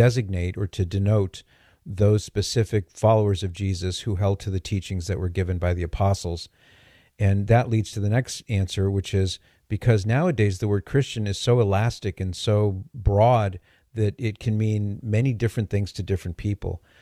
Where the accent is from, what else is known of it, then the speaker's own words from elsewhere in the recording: California, United States; A lot of California calls. This is great. My home state.